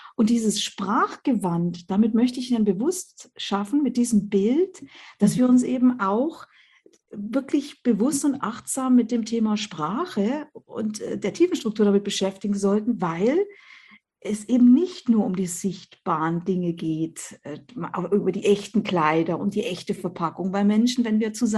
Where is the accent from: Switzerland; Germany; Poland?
Germany; Als Deutsche, ne? Sehe ich das so, genau.